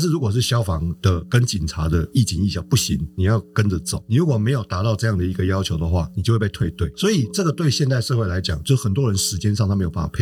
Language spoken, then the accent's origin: Chinese; Kaohsiung, Taiwan; 那因为我是高雄人，我住高雄